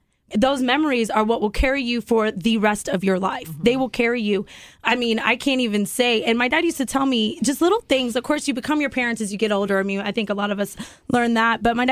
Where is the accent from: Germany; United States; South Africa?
United States; Cocoa Beach, Florida; I mean, I'm from Florida, Cocoa Beach